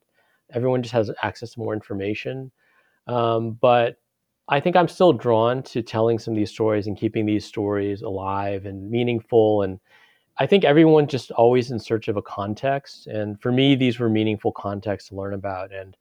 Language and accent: English; Urbana-Champaign, Illinois, United States; it seemed so exotic to me that I was from Urbana-Champaign.